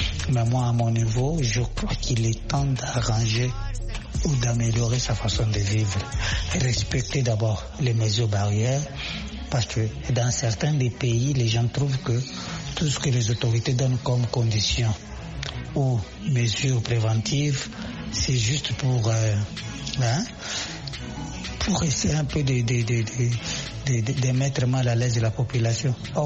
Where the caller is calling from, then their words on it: Lubumbashi, Haut-Katanga, DR Congo; depuis le Bombashi, République démocratique du Congo, mon pays natal.